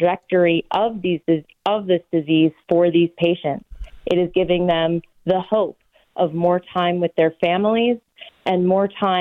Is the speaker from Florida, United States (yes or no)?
no; Blairsville, Pennsylvania, United States; I grew up in Blairsville, Pennsylvania, so right outside the city, about an hour, and about 3,500 people.